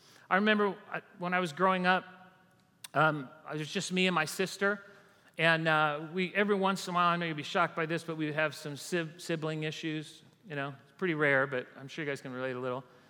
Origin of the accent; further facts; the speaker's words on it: California, United States; Mountains are huge, right? I grew up in California, lots of mountains.